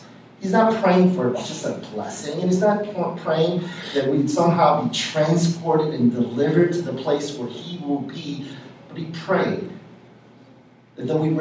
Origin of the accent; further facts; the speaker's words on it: United States; naturalized because I wasn't born in America, came here when I was like 2 years old, and so it was like I grew up in America